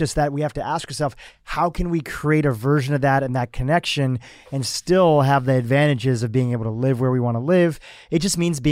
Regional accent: East Coast, United States; now in Los Angeles, United States; Here in Los Angeles, when I first moved here, I didn't know anybody because I grew up on the East Coast.

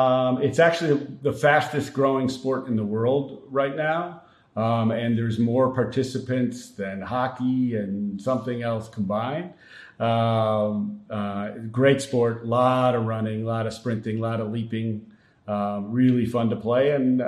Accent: Chicago, Illinois, United States; now in Wisconsin, United States; I am from Chicago, North Suburbs, and have been building startup companies for most of my career.

